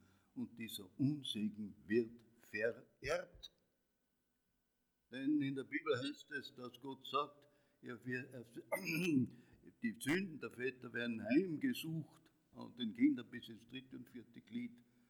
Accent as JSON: {"language": "German", "town": "Gmunden", "region": "Upper Austria", "country": "Austria", "tie": "born or raised there", "said": "Ich bin in Gmunden aufgewachsen, in Gmunden ist mein Vater evangelischer Pfarrer gewesen"}